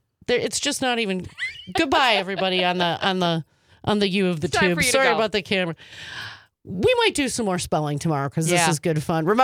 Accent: Milwaukee, Wisconsin, United States; The German, I was very German. I'm from Milwaukee.

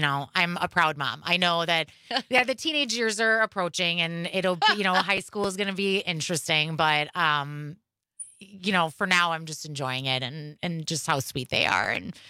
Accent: Milwaukee, Wisconsin, United States; I was born and raised in Milwaukee, lived in the Sherman Park nei

